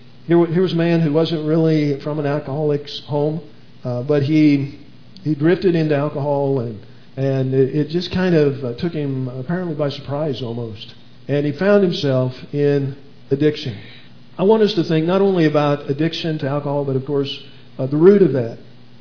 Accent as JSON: {"language": "English", "region": "Illinois", "country": "United States", "said": "We're from Illinois, so I can identify with that, and I know exactly where that is."}